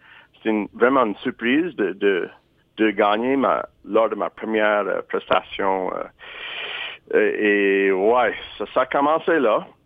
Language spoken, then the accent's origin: French; North Sydney, Nova Scotia, Canada; accent: North Sydney; On dirait que je reprends mon accent de North Sydney et je rentre dans son personnage.